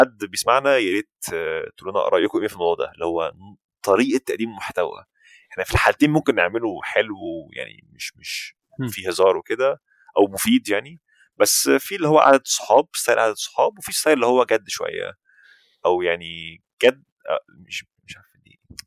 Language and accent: Arabic; Benha, Qalyubia, Egypt; هو انا من بنها اصلا